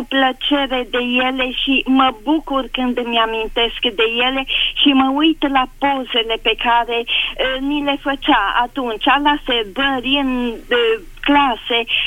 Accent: Deva, Hunedoara County, Romania; că eu sunt din Deva

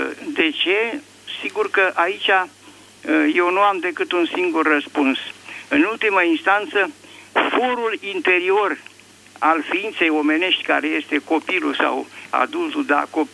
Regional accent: Bucharest, Romania; Vă sunt din București

